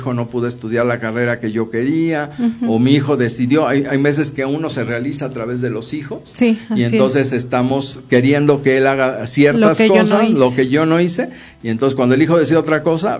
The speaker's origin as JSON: {"language": "Spanish", "country": "Mexico", "said": "desafortunadamente como mexicanos, pues el aceite nunca falta"}